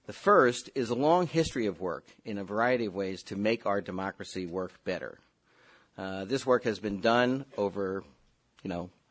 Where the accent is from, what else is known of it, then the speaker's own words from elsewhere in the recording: New York, United States; And, of course, as a New Yorker, I would not want to be in Washington, D.C.